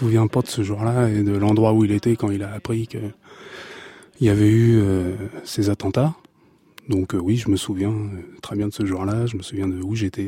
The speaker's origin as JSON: {"language": "French", "town": "Rouen", "region": "Normandy", "country": "France", "said": "parce que bon je suis de Rouen, donc il y avait une manif à Rouen aussi"}